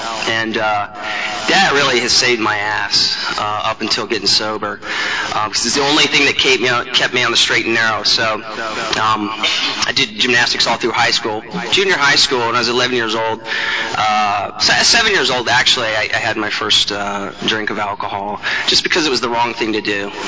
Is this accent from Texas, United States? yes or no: yes; Texas, United States; also born or lived in Billings, Montana; I was born in Billings, Montana. Lived there for 3 years, moved to Texas, so I claim that I'm a Texan. Spent most of my life growing up in Texas.